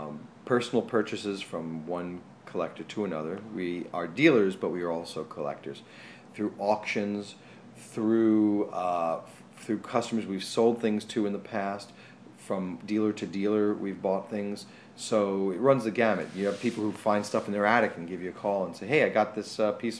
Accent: New York City, New York, United States; being a New Yorker, I was born and raised in New York City.

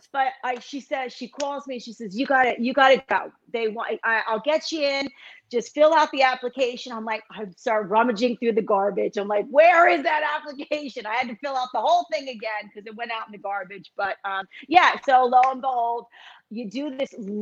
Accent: New Jersey, United States; And you know, I was the Jersey girl. I was there, you know, my accent, this, that.

